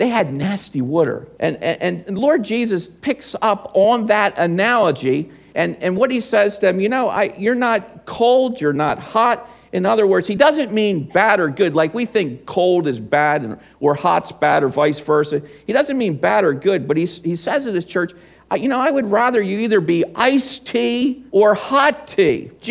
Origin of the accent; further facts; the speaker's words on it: New Jersey, United States; people know that I'm from South Jersey because it's water.